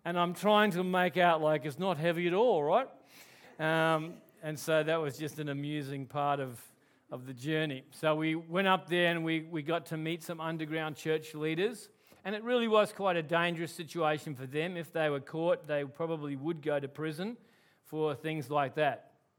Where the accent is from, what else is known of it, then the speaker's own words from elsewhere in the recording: Melbourne, Victoria, Australia; they lived in Brisbane, I was from Melbourne